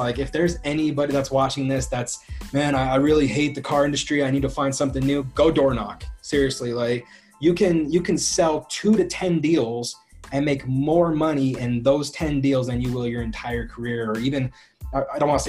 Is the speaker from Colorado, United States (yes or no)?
yes; Pueblo, Colorado, United States; growing up in Pueblo, Colorado, tough on the streets, we like to say, with my street credentials.